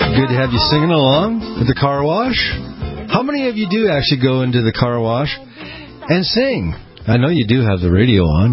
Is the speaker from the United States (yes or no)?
yes; Boise, Idaho, United States; also born or lived in Peoria, Illinois; Very proud to be in Boise, Idaho all my life. Came from back in Illinois, Peoria area. Born in Peoria, and parents moved out here to Boise